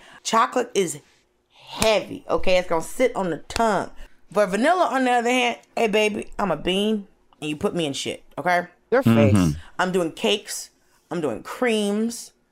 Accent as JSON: {"language": "English", "town": "Atlanta", "region": "Georgia", "country": "United States", "tie": "born or raised there", "said": "We have an actual black city. I grew up in Atlanta. We just do shit in the city."}